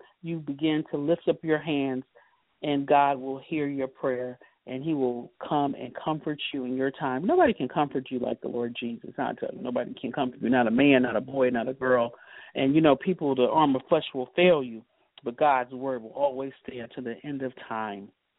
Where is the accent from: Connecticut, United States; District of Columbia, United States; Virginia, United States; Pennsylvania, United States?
Connecticut, United States; I'm from Connecticut in the New York area.